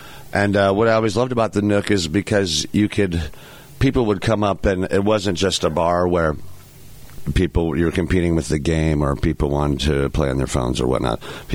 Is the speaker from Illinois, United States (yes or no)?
yes; Bloomington, Illinois, United States; now in Saybrook, United States; Well, I'm originally from Bloomington, and I lived in Lexington for several years, but I'm living now in Saybrook with my girlfriend